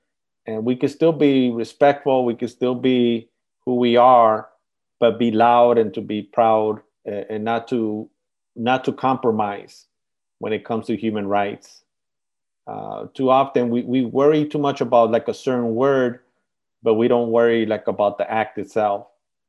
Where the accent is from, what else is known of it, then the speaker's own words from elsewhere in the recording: United States; And I'm an American, and I was born here, so I can speak this way.